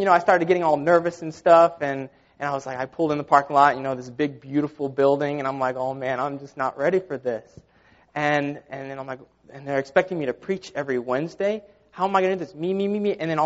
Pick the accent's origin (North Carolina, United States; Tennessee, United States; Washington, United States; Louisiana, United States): North Carolina, United States; Bryson City; also born or lived in Florida; Whenever I was born in Florida, whenever I was 6 years old, my family moved to North Carolina, to Bryson City, North Carolina. And we lived there for some time